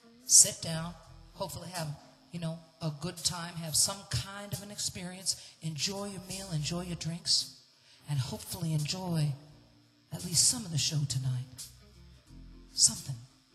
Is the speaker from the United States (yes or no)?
yes; Detroit, Michigan, United States; I'm originally from Detroit, Michigan, ladies and gentlemen.